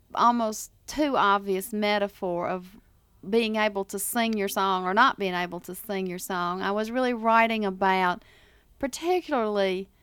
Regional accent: Appalachian South, United States; No, because, see, I'm from the Appalachian South. It is completely different.

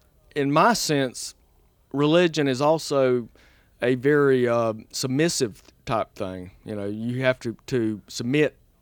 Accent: Southern United States, United States; Well, I don't know being Southern, but just having this, like I say, love of the land and of family, which I think is very Southern, family ties

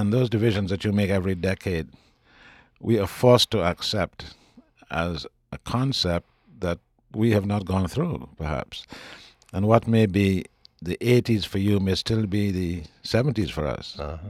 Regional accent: St. Lucia; You know, I'm just simply a St. Lucian. What that means in terms of an apparent lack of history and an apparent lack of culture is not how I judge the country I come from.

